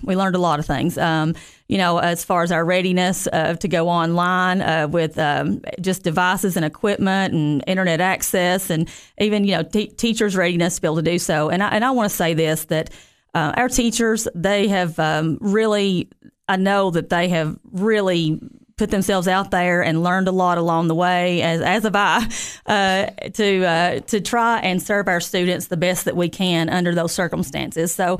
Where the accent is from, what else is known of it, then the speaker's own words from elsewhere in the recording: United States; So I'm graduated from Jackson County High School and born and raised in Jackson County. Moved away for a while and came back.